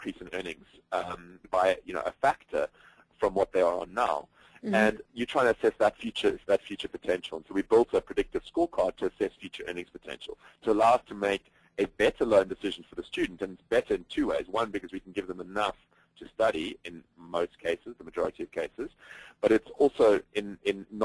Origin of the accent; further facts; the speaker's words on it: South Africa; So even in my home country, South Africa, you have a 40% unemployment rate